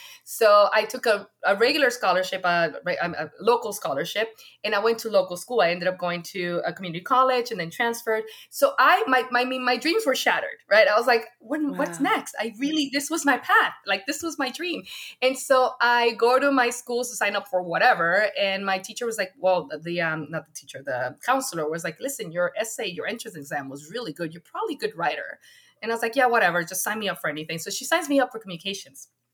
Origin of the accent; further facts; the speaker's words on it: Florida, United States; I'm from South Florida.